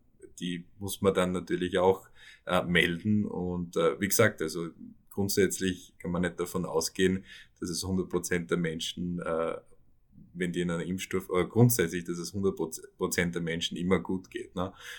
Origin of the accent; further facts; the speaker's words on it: Styria, Austria; moved away as an adult; now in United States; ich bin auch Steirer, ich bin auf der Backe aufgewachsen, bin dann zur Ausbildung nach Wien an die Universität für Bodenkultur